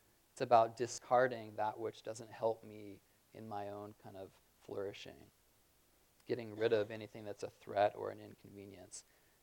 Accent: United States; I'm a product of American culture. I'm an American male.

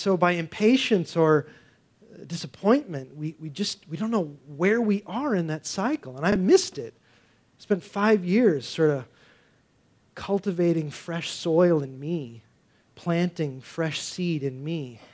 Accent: Connecticut, United States; And I came from Connecticut where there's like no churches anywhere. And I came here and I'm like, oh, everybody's Christian.

